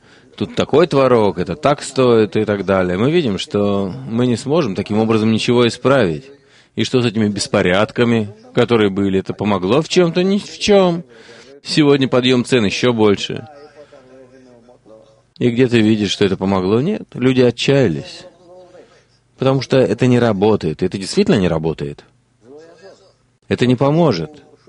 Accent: Russia; moved away as an adult; Я сошел на перрон в Вене, я приехал из России, весь поезд был иммигранты.

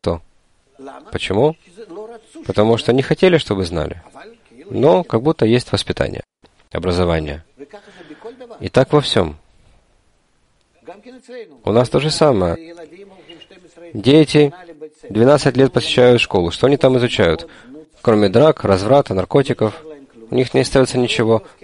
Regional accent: Russia; moved away; Я вырос в России.

